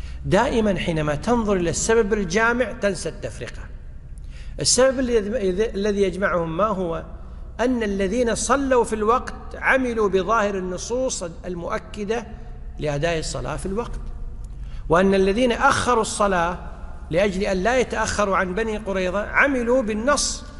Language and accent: Arabic; Kuwait; عندنا في الكويت مثلا القاضي يسمى القاضي الإيش؟